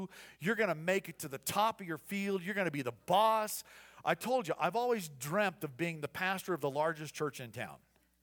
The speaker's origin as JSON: {"language": "English", "region": "Midwest", "country": "United States", "tie": "born or raised there", "said": "growing up in the Midwest, right, playing baseball in the Midwest, I can still smell it."}